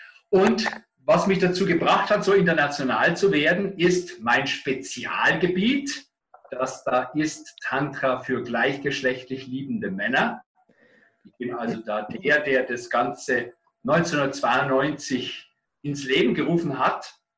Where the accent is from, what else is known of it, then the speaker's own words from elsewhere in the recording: Bavaria, Germany; born there; now in Berlin, Germany; Ich lebe, mein Wohnort ist im Moment in Berlin oder ich bin seit 2008 in Berlin, gebürtiger Bayer